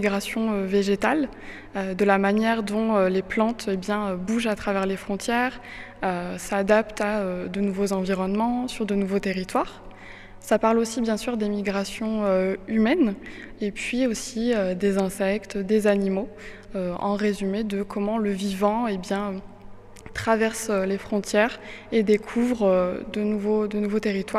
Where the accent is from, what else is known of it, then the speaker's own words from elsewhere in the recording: Nouvelle-Aquitaine, France; À l'origine, je viens de Corrèze, donc je connaissais un petit peu le centre d'art.